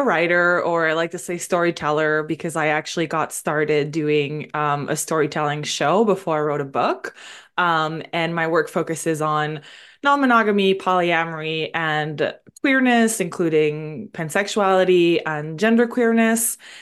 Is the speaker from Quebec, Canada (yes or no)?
yes; Montreal, Quebec, Canada; accent: French Canadian; I'm originally from Montreal. I'm French Canadian. Sometimes people wonder the accent. That's what it is.